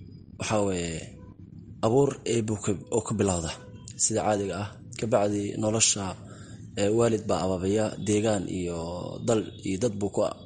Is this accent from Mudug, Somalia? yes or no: no; Mogadishu, Banaadir, Somalia; born there; Waxaan ku dhashay shaqsiyan magaalada Muqdisho adigu 9-meeyadii.